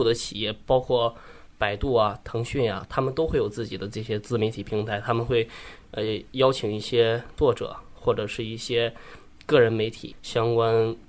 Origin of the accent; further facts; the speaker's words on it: Northeast China, China; 对，因为我是东北人嘛，然后可能是整个家庭的教育也有一方面的影响